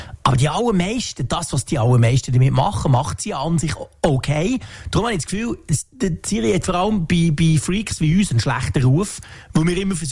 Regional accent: Switzerland; accent: Swiss German; Natürlich, wie immer bei unserem Dialekt, es ist so eine komische Mischung aus irgendeinem Zürich, Basel, Bern, Mix.

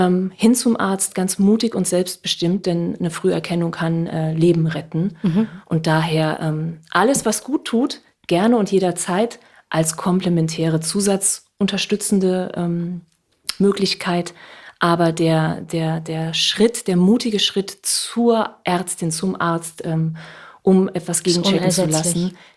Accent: Saarland, Germany; now in Hamburg, Germany; Denn ich bin vor 11 Jahren nach Hamburg gezogen und hatte ein riesengroßes Problem mit meiner Sprache. Ich bin gebürtige Saarländerin.

